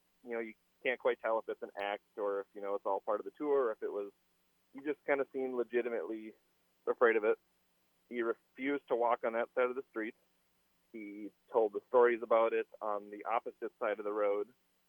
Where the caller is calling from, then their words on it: Minnesota, United States; Currently in Minnesota, but I live in Wisconsin.